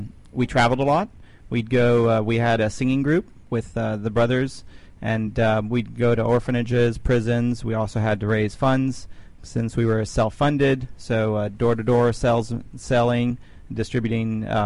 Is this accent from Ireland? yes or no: no; Argentina; also born or lived in Italy; now in United States; I was born in Italy, grew up in Argentina